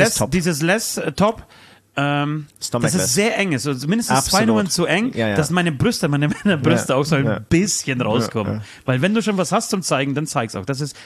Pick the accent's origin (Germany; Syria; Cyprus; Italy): Germany; Nein, ich komme aus Deutschland, Alter, ich creme mich nicht ein, weißt du?